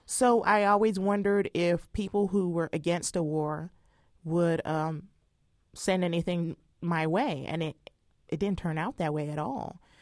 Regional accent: Panama; now in United States; Aunts, uncles, cousins have served in the military from the time we immigrated from Panama to the U.S.

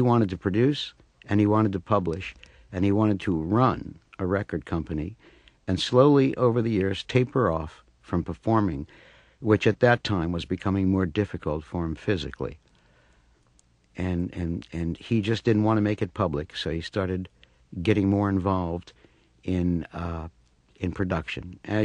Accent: Baltimore, Maryland, United States; Remember, we're two kids, two poor kids from the city. I'm from Baltimore, and he's from New York.

